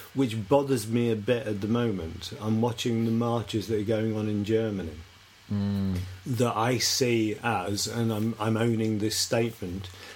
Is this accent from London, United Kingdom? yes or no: yes; London, United Kingdom; born there; I was born in Brixton, that was in London, which was predominantly a Western Caribbean. A lot of Jamaicans, but... a whole range from the islands, Barbados, all around.